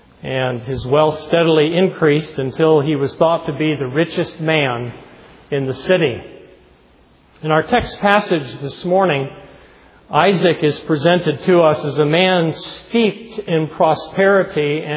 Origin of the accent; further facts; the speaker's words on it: Keene, New Hampshire, United States; I remember a businessman in my hometown of Keene, New Hampshire